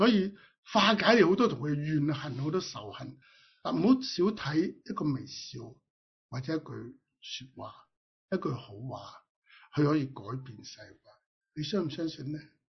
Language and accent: Cantonese; Hong Kong; 今日我哋香港人可能走过一条隧道